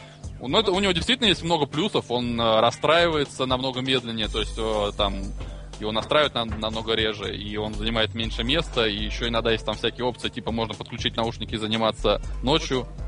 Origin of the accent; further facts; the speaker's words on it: Troitsk, Russia; мы уже вот обосновались прочно в моем родном городе Троицке. Там у нас домик.